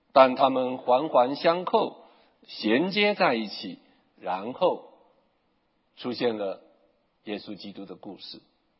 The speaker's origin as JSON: {"language": "Chinese", "country": "China", "said": "我们中国人不论是讲到老天爷或者是上天，如果要来帮助我这个在地上挣扎的人"}